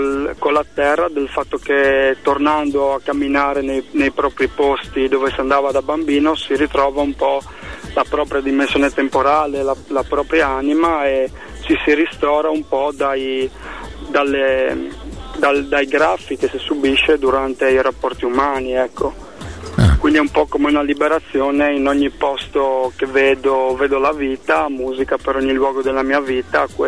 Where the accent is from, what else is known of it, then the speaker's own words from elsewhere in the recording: Friuli-Venezia Giulia, Italy; first language Friulian; Italian is a second language; Io sì, ho imparato l'italiano all'asilo a 3 anni, quindi per me il friulano è proprio la lingua madre nel vero senso della parola.